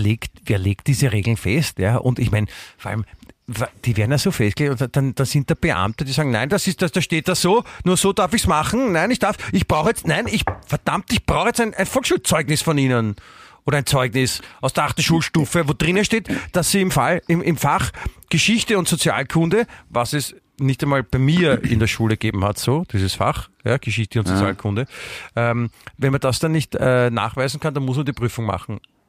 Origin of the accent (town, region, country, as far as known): Austria